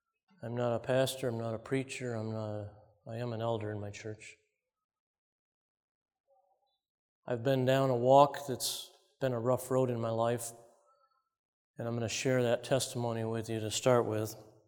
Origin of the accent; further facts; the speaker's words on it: Holly, Michigan, United States; I was born in Holly, Michigan. My dad was an auto worker, and he was convicted to become a pastor. So we moved to Andrews, which was EMC back then